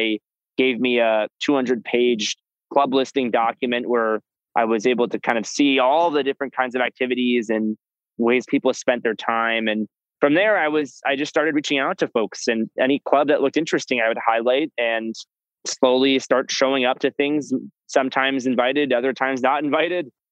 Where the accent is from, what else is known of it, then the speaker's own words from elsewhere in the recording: Florida, United States; I had heard of The Villages growing up in Florida.